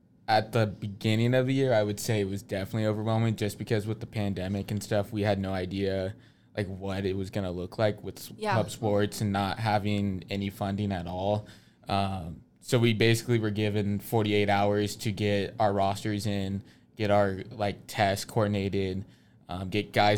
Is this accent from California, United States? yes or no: yes; California, United States; I'm from Orange County, California. I play lacrosse here